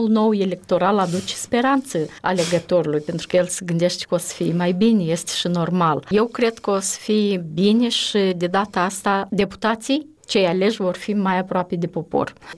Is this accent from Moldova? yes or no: yes; Moldova; Din moment ce deținem pașapoarte moldovenești, albastri, și suntem menționați ca cetățeni moldoveni, toți suntem moldoveni.